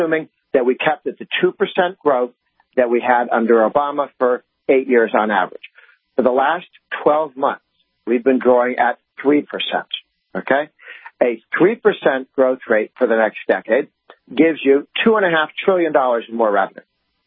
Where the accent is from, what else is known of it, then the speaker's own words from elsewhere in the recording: Massachusetts, United States; I'm from Massachusetts, so I'm used to my senators doing what the left-wing leadership tells them to.